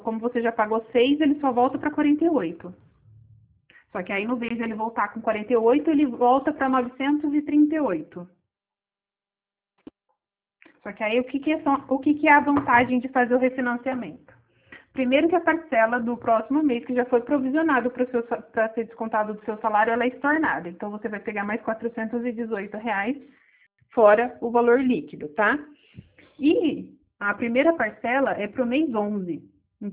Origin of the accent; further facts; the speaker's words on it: Santa Catarina, Brazil; Curitiba, eu sou de Santa Catarina.